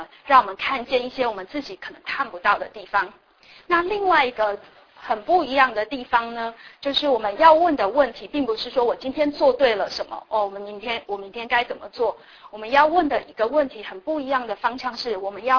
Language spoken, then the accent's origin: Chinese; Taiwan; 我记得我们小时候我是台湾来的